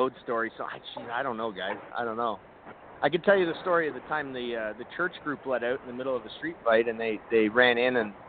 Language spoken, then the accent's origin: English; Canada; Well, I'm Canadian, so I'm going to probably do work.